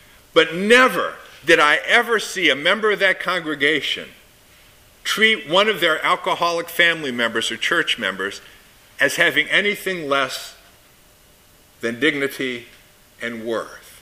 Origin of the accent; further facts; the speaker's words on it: Michigan, United States; I, because I grew up outside of Detroit